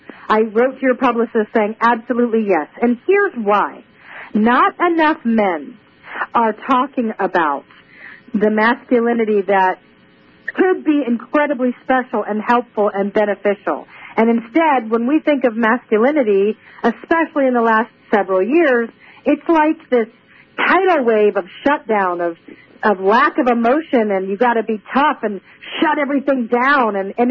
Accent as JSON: {"language": "English", "country": "United States", "tie": "born or raised there", "lives_now": "Malta", "said": "So the old school fall that I grew up with in America does not exist here."}